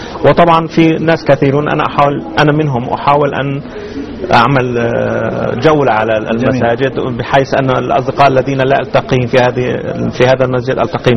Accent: Aleppo, Aleppo Governorate, Syria; نحن نعرف أن أنا الأصل سوري، فلدينا في سوريا ما يعرف بالصيام درجات المأذنة

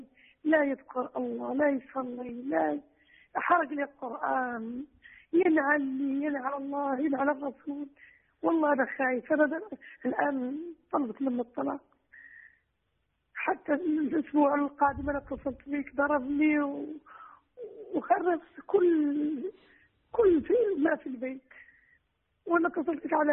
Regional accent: Morocco; أنا مغربية ومزوجة تونسي

